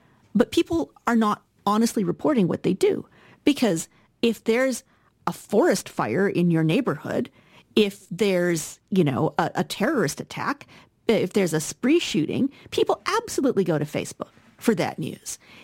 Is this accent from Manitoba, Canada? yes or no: no; Alberta, Canada; I'm from Alberta.